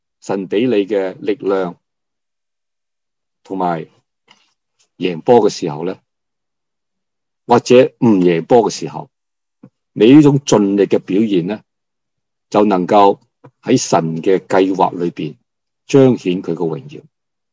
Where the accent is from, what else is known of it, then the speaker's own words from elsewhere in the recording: Hong Kong; 细个喺香港嘅时候长大咧